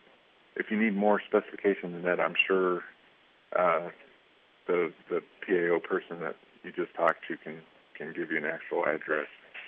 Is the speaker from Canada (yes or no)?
no; Las Cruces, New Mexico, United States; Originally from New Mexico, if you can believe it.